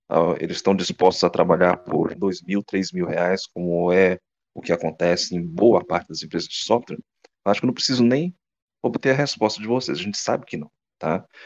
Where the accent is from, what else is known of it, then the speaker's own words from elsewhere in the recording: Brazil; Claro, eu sou brasileiro, mas eu vou citar aqui a expressão comum.